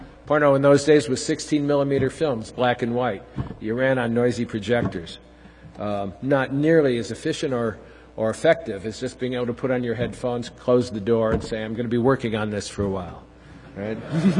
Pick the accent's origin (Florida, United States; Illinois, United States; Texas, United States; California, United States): Illinois, United States; Chicago; Now, I learned that growing up in Chicago. Worked with my alderman until I was through college.